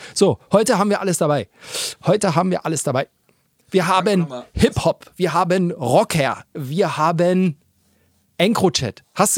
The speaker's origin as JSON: {"language": "German", "region": "East Germany", "country": "Germany", "said": "ich einfach die bessere Aussprache habe als Ostdeutscher."}